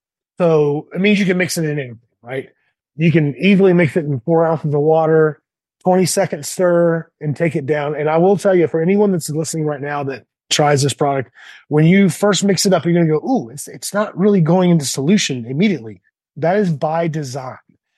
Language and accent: English; the South, United States; I love cheesecake and fried foods, being, you know, born and raised in the South.